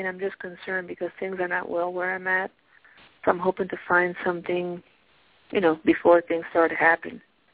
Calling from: Pennsylvania, United States; I'm calling from PA.

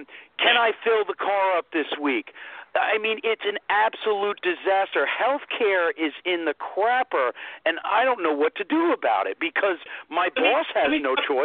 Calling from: Long Island, New York, United States; from Long Island.

